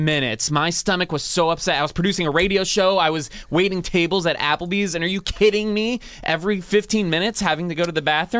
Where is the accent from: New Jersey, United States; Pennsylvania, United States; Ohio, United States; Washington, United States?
New Jersey, United States; So I'm originally from New Jersey, and they have like this convenience slash gas station store called Wawa.